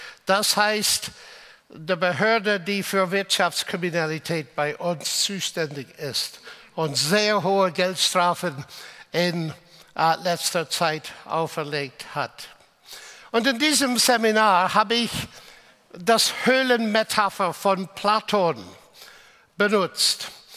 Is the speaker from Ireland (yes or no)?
yes; Ireland; German is a second language; Es war schön, im Eröffnungsvortrag die schönen Bilder von meinem Heimat Irland zu sehen. Ich bin gebürtige Ire